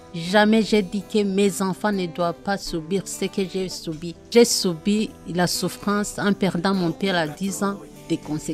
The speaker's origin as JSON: {"language": "French", "region": "Kigali", "country": "Rwanda", "tie": "born or raised there", "said": "Je suis née au Rwanda, à Kigali."}